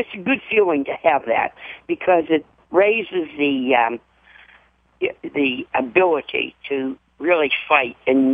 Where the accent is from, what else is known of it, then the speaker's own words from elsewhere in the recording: Pittsburgh, Pennsylvania, United States; Elliott, West End, Crafton, that area.